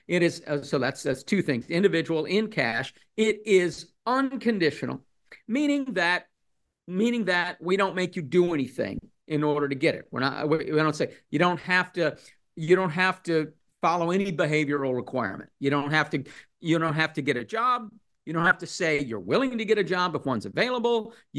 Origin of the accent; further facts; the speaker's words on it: Cassopolis, Michigan, United States; I grew up in Cassopolis, Michigan, in a little rural town between South Bend, Indiana and Kalamazoo.